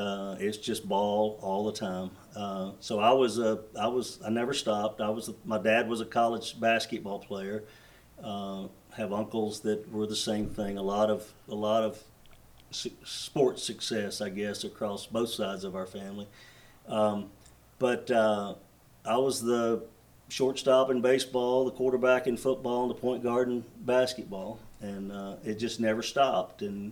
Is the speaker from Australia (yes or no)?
no; Dalton, Georgia, United States; I'm from Dalton, Georgia, in North Georgia. And we went back to Georgia